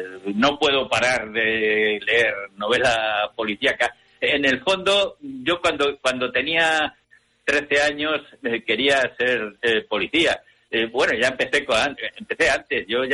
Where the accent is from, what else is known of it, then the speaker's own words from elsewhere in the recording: Madrid, Community of Madrid, Spain; born there; yo nací en Madrid y luego he pasado la vida realmente, pues, soy marino y he estado en la costa la mayor parte del tiempo.